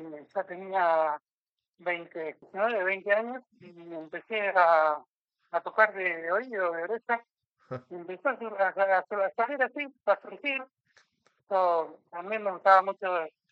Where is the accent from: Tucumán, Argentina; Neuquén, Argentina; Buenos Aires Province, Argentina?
Tucumán, Argentina; Las Talitas; born there; Sí, ahí nací, en Tucumán, como usted dice.